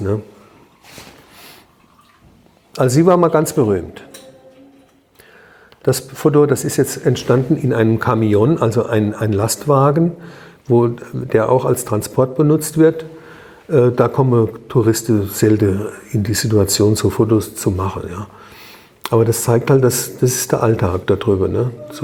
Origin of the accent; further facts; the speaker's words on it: Germany; ich bin aus Deutschland